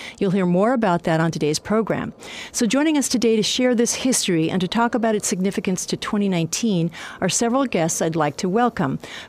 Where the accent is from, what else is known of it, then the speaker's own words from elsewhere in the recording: San Diego, California, United States; I grew up in San Diego.